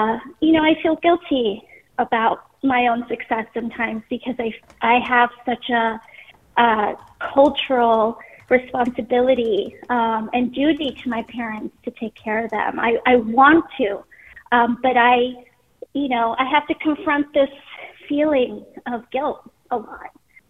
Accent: Honduras; now in New York, United States; I'm a first-generation immigrant. I'm from Honduras. And my parents live in Los Angeles, and I came to New York after high school to build a life. And I've been in New York all these years.

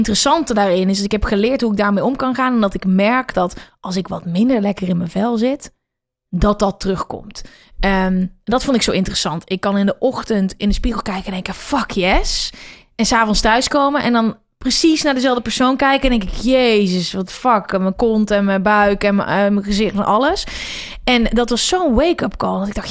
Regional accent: Uden, North Brabant, Netherlands; blijf bij mijn ouders wonen in het dorp, het hoho stadje waar ik vandaan kom, in Uden

